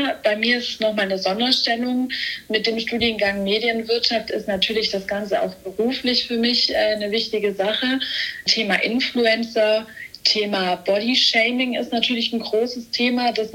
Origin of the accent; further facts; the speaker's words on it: Stuttgart, Baden-Württemberg, Germany; Hallo zusammen … ich komme aus Stuttgart, bin 23 Jahre alt